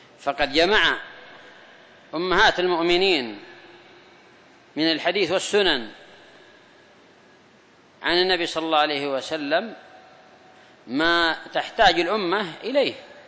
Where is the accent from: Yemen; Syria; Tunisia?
Yemen; مثلا دبية إذا كان كذا تسمى عندنا في اليمن، يمخض فيها ويجعل فيها السمن